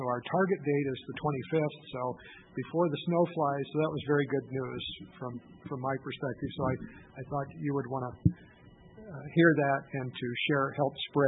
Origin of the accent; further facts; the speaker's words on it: Fairbanks, Alaska, United States; I guess I was born and raised in Fairbanks, so I know Fairbanks very well.